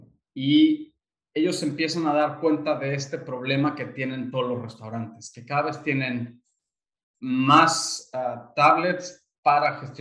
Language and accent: Spanish; Mexico; now in Barcelona, Spain; soy el marketing manager de LAS. Soy mexicano, ahora también viviendo en Barcelona.